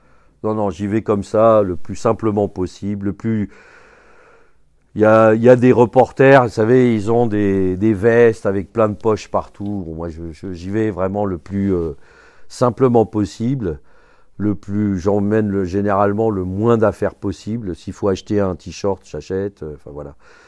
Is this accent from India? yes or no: yes; Kolkata, West Bengal, India; French is a second language; moi je suis originaire de l'Inde, de Calcutta, donc c'est le Bengale, c'est pas le Bangladesh, parce que le Bangladesh, il est maintenant indépendant, c'est un nouveau pays. Mais je parle la même langue